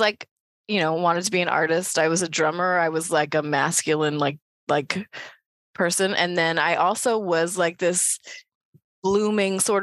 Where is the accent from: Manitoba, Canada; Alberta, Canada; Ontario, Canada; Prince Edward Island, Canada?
Manitoba, Canada